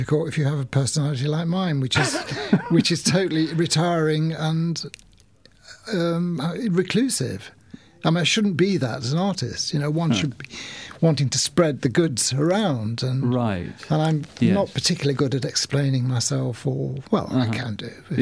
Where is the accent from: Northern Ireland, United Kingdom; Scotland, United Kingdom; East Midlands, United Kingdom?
East Midlands, United Kingdom; Derby; born there; I was born in Derby.